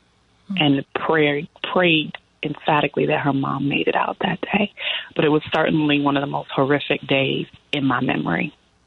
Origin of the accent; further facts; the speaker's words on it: New York City, New York, United States; It was the most eerie, scary moment in my life as a New Yorker.